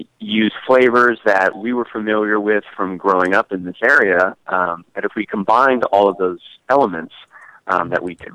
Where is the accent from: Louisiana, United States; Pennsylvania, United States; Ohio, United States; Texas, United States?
Louisiana, United States; where we grew up down in South Louisiana, we were surrounded by cane fields.